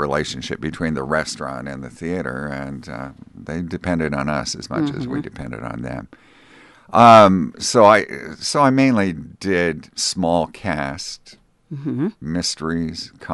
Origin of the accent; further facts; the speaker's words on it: Astoria, Oregon, United States; born there; also born or lived in New York; I was born in Astoria.